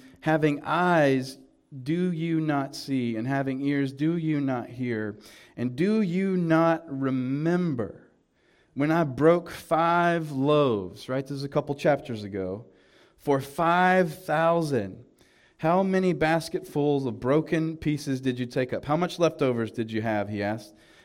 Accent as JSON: {"language": "English", "region": "the South", "country": "United States", "said": "Like I'm from the South, we always call it like loaf bread."}